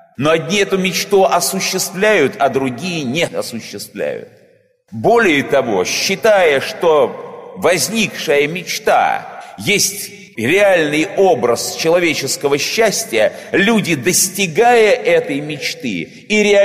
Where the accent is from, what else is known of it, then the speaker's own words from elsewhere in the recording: Saint Petersburg, Russia; я выступаю впервые именно в Санкт-Петербурге, в своем родном городе.